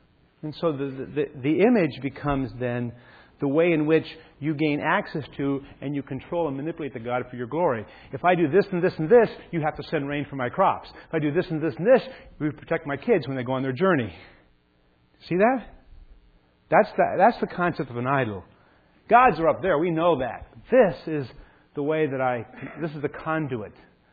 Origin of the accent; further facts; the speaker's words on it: United States; I'm an American, I admit it.